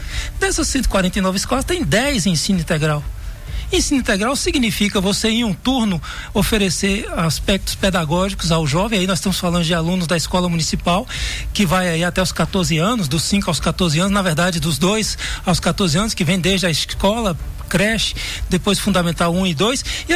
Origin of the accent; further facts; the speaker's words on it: Vitória da Conquista, Bahia, Brazil; Quando eu era menino aqui, você falou que eu nasci na zona rural, no Iguá, há 50 anos atrás, 55, a gente tinha água de cangalha de jegue.